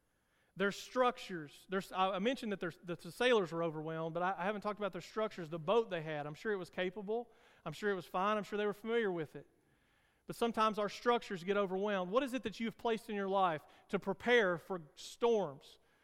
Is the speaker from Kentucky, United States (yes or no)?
yes; Kentucky, United States; Like I said, I was raised on Lake Cumberland, so I'm used to being on the water.